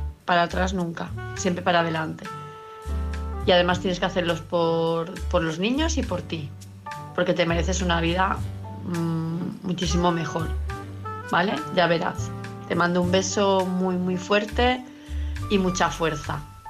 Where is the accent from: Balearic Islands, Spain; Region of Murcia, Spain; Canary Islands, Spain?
Balearic Islands, Spain; Palma de Mallorca; de Palma de Mallorca.